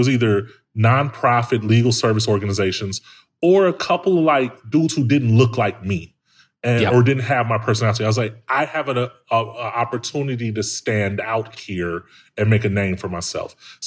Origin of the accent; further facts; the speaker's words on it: Chicago, Illinois, United States; Dude, I'm from Chicago, man, like from the hood.